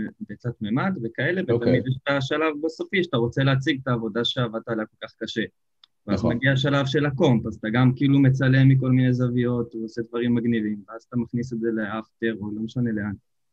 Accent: Rehovot, Central District, Israel

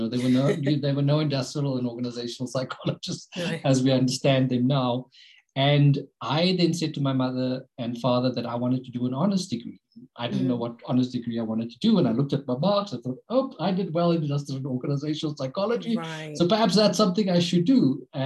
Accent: Galvandale, South Africa; And so I grew up there in Galvandale.

